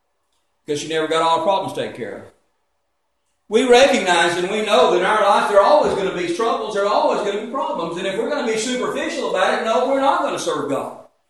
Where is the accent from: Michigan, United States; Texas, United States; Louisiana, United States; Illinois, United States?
Texas, United States; Beaumont; When I was growing up in Beaumont, there was a lady that was down the street